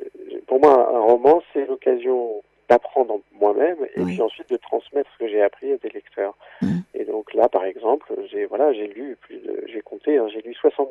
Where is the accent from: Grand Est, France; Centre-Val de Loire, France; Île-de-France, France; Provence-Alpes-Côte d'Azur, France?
Île-de-France, France; Paris; je suis parisien de naissance. Mm-hmm. J'ai toujours vécu à Paris